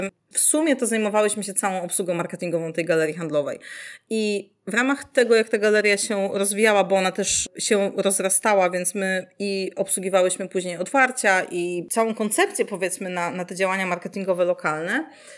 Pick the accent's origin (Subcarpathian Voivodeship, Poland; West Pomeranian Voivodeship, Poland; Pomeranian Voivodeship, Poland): Subcarpathian Voivodeship, Poland; moved away as an adult; pochodzę z małej miejscowości na Podkarpaciu, a pojechałam na studia do Lublina